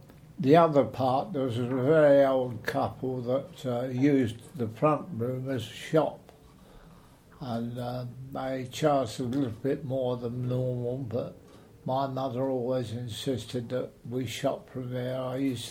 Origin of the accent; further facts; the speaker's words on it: Deptford, London, United Kingdom; born there; I was born in Deptford in Edward Street. It was known as Loving Edward's Lane in the old days